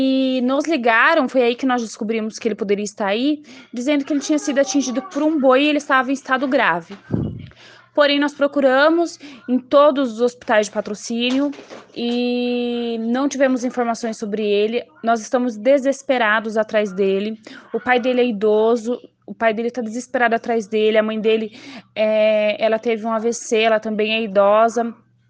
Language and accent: Portuguese; Itu, São Paulo, Brazil; eu sou aqui da cidade de Itu, no interior de São Paulo.